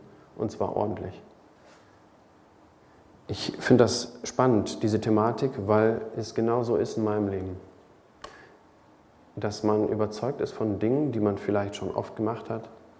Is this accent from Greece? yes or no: yes; Greece; ich bin groß geworden in Griechenland